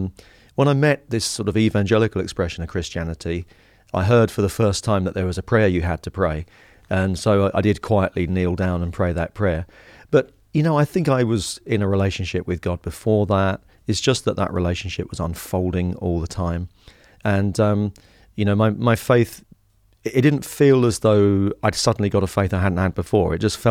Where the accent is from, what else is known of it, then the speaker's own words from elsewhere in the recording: Harlow, East of England, United Kingdom; Well, I grew up in Harlow in Essex.